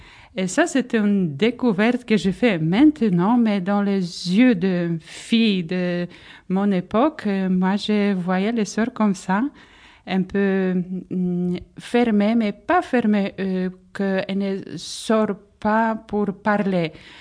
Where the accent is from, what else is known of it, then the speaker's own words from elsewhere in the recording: Poland; French is a second language; je suis polonaise. J'habitais en Pologne, dans une petite ville très jolie.